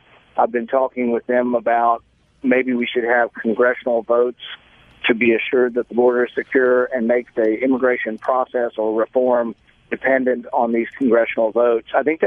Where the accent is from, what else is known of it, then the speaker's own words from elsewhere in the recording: Southern United States, United States; Because I love the South, and I grew up